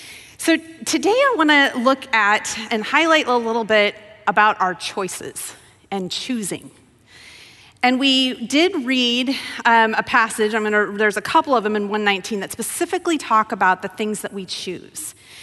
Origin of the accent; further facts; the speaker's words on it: Wyoming, United States; also born or lived in Colorado; I went to high school in Colorado. I grew up in Wyoming. And I chose a college in Oregon, much to my parents' chagrin.